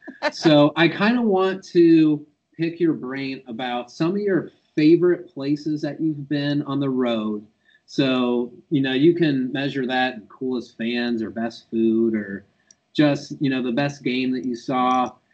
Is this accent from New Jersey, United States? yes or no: no; Ohio, United States; now in Cleveland, United States; And as someone who lives in Cleveland, I grew up in Southeast Ohio